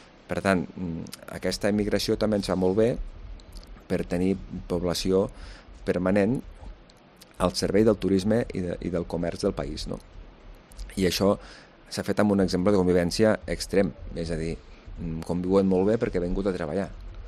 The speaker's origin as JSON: {"language": "Catalan", "region": "Canillo", "country": "Andorra", "said": "perquè sóc de Canillo, perquè sóc d'Andorra i perquè som andorrans dels andorrans."}